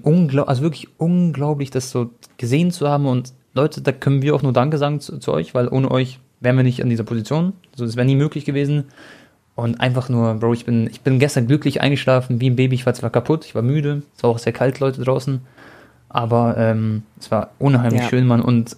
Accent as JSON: {"language": "German", "town": "Munich", "region": "Bavaria", "country": "Germany", "tie": "born there", "said": "ich bin auch in München geboren, so ich hab so viel schon, ich bin ja auch 25"}